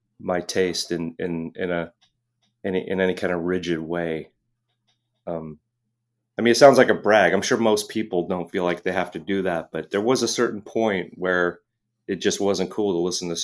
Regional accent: Los Angeles, California, United States; now in San Francisco, United States; I'm from Los Angeles. I've been in San Francisco for like over 30 years, so I kind of feel like a local here now too. But yeah, I spent the first half of my life in Los Angeles.

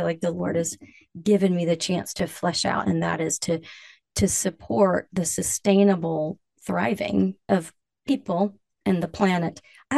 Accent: Alabama, United States; I grew up in Alabama, though my folks are Midwesterners, and there was a cotton field on one side and a cow pasture on the other.

